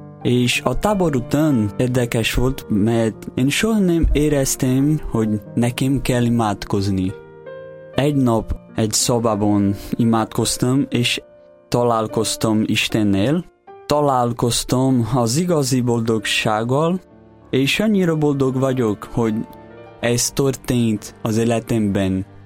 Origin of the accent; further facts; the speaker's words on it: Brazil; born there; Hungarian is a second language; moved away; Keresztény családban születtem, Brazíliában, de nem akartam járni a templomban, nem érdekelt.